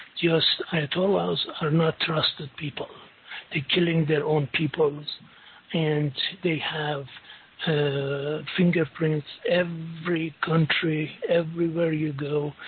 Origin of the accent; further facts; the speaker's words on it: United States; English is a second language; No, I am an American.